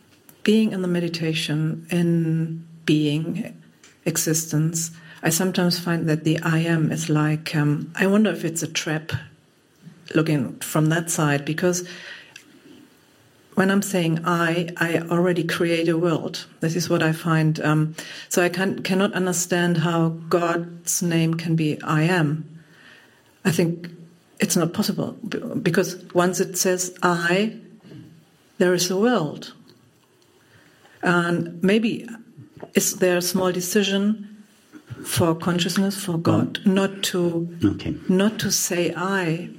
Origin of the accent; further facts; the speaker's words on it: Hamburg, Germany; from Hamburg.